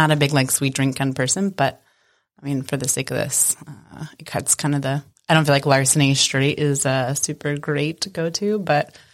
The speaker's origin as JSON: {"language": "English", "town": "Kernersville", "region": "North Carolina", "country": "United States", "tie": "born or raised there", "also_born_or_lived": "Greensboro", "said": "I'm from the Piedmont area. Originally, I lived in Greensboro, like born and lived there till I was 8. And then we moved to Kernersville. So super small town that most people only know if you drive through it on 40. But I grew up there."}